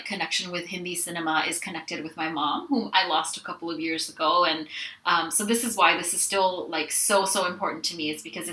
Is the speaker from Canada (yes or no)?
yes; Toronto, Ontario, Canada; I grew up in Toronto. I don't live in Toronto, so don't come try to find me if you disagree with anything I say, okay? But I grew up in Toronto. Canada